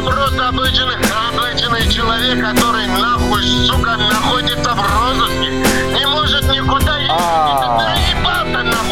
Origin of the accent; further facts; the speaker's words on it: Georgia; А я из Грузии, блядь. Из Грузии.